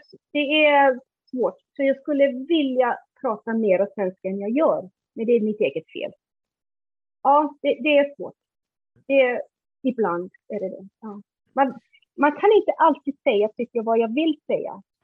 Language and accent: Swedish; Iceland; now in Sweden; Innan dess när jag var liten på Island då ville jag ha motorcykel.